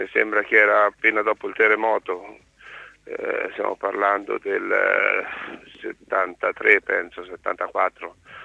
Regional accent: Ancona, Marche, Italy; essendo anconetano, puro sangue, non è che vengo da fuori, io sono nato nelle giovanili dell'Ancona

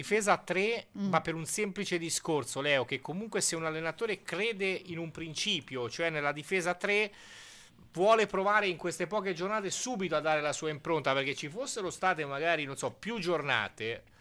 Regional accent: Naples, Campania, Italy; born there; Tanto io ci sono anche nato a Napoli, non ho mai avuto il piacere di viverci in una città meravigliosa, però sì, sono nato a Napoli

